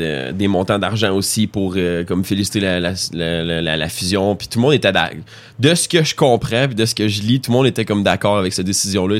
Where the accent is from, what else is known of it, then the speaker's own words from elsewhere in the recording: Lorrainville, Quebec, Canada; Puis moi, j'ai grandi à Lorrainville, tu sais. Fait que moi, ça a toujours été Lorrainville.